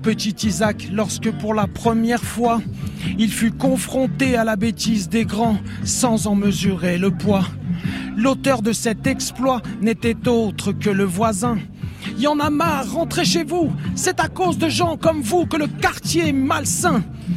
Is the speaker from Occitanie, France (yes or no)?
no; Sevran, Île-de-France, France; born there; ça fait maintenant 5 ans que je suis dans ce quartier. Alors moi, je suis né à côté, hein, je suis né à Sevran